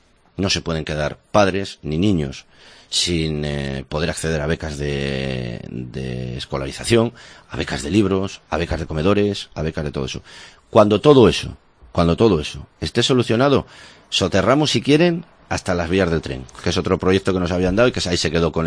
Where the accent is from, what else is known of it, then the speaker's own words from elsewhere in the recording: Maliaño, Cantabria, Spain; Que a mí la gente me conoce desde que soy un enano, que yo soy un aborigen de Maliaño.